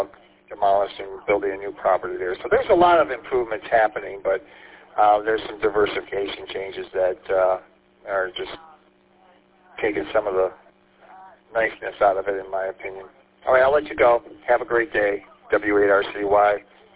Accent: St. Clair Shores, Michigan, United States; Heard you were in my hometown yesterday of St. Clair Shores, taking care of some personal medical business. I hope you enjoyed your time. I kind of missed the place, but it's not what it was when I was a kid.

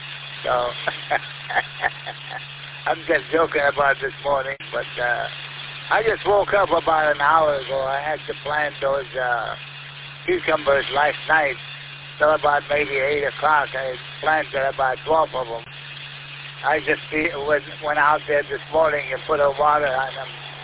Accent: North Muskegon, Michigan, United States; I'm originally from North Muskegon, so don't have too many GMRS repeaters up there.

